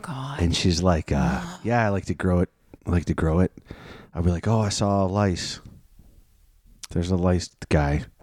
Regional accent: United States; No, I'm an American.

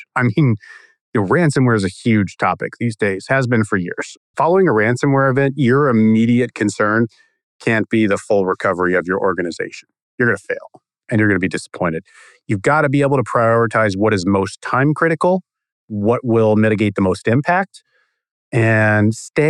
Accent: Austin, Texas, United States; I grew up really interested in tornadoes. Growing up in Austin, Texas, the Gerald tornado, the F5 that came through in the Central Texas outbreak in the mid to late 90s

